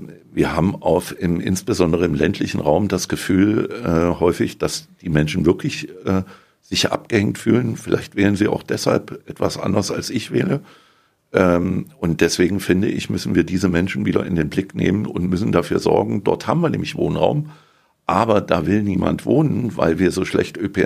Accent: Eisenach, Thuringia, Germany; Nein, ich komme aus Eisenach, und da ist man irgendwie Automobilbau

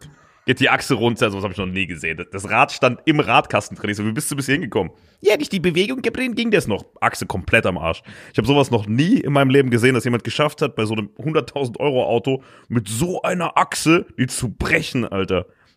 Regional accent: Saarland, Germany; bei uns da, wo ich herkomme, Saarland

